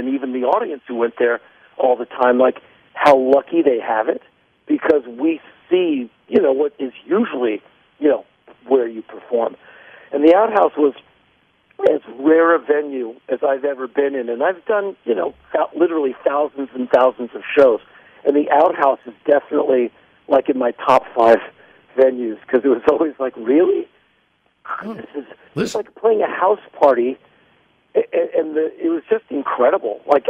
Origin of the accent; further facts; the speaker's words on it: Washington, District of Columbia, United States; I come from Washington, D.C.